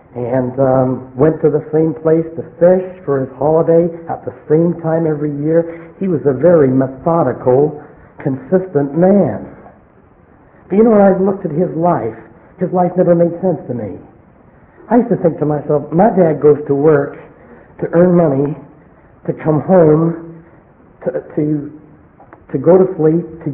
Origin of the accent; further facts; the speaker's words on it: Manchester, North West England, United Kingdom; born there; I was born in England, Manchester, in fact, not too far from where Norman Mellish is born, in fact, the same street, only maybe a quarter of a century later.